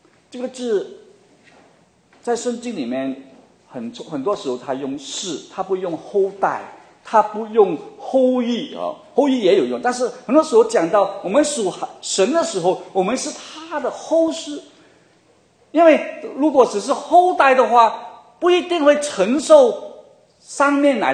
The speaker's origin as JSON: {"language": "Chinese", "country": "China", "said": "我们中国人啊，我们中国人很讲这个亲情啊"}